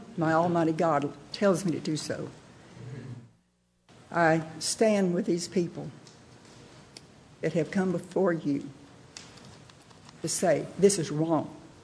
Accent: Houston, Texas, United States; also born or lived in Ohio / Kansas; And I'm very sad being a Texan, born and raised in Houston

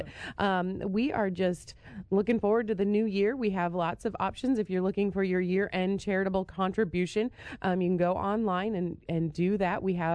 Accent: New York, United States; Yeah, I'm from New York, just over the Pennsylvania line.

